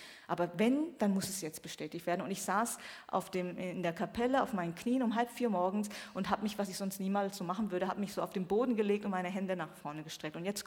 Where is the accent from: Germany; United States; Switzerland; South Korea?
South Korea; ich komme aus Korea, wo viele, viele Gemeinden, große Gemeinden, dynamische Gemeinden, missionarische Gemeinden existieren und existiert haben